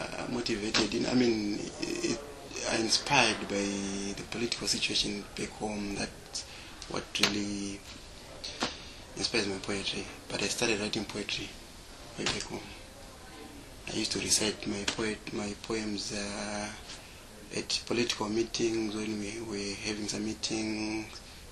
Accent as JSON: {"language": "English", "country": "Zimbabwe", "second_language": "English", "moved": "as an adult", "said": "I'm from Zimbabwe. Well, I came to this country this year in February after I had some political problems back home."}